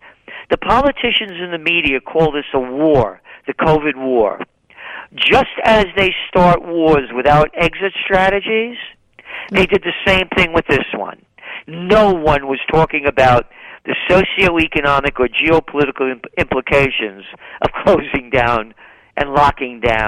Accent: Bronx, New York, United States; born there; I'm me because I'm a guy born in the Bronx, born to be free. And this is my country.

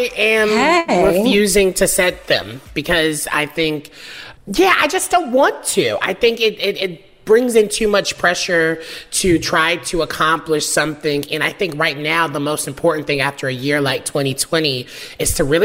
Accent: Nashville, Tennessee, United States; I'm from Nashville, honey.

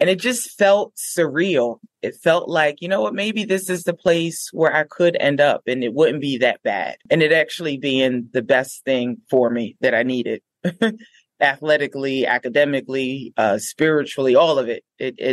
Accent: Newark, New Jersey, United States; we grew up in Newark, but just a different side.

